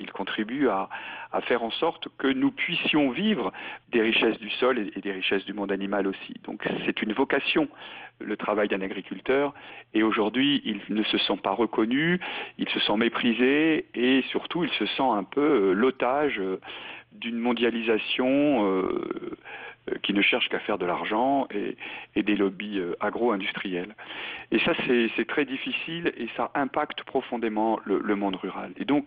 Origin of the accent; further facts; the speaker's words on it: Chartres, Centre-Val de Loire, France; le diocèse de Chartres, hein, d'où je viens, puisque je suis originaire du diocèse de Chartres